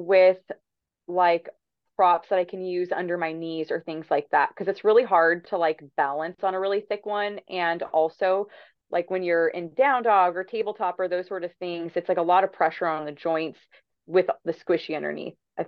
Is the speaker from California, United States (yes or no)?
yes; Fresno, California, United States; I'm also from Fresno, so me and Ed's is like in my blood, probably.